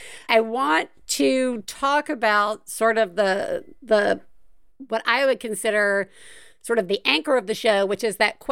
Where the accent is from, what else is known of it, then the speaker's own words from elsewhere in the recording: Deep South, United States; Like, I grew up in the Deep South, and we, you know, I was not normal then.